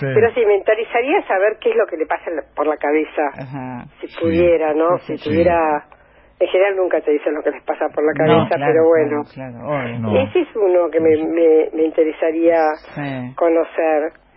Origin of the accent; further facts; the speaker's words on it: Buenos Aires, Argentina; born there; Mira, nací cerca de Agronomía.